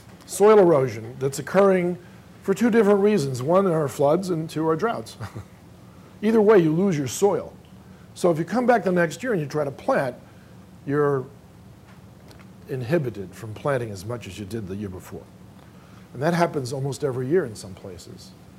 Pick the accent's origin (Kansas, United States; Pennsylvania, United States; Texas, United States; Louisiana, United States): Louisiana, United States; New Orleans; living in New Orleans, that's my hometown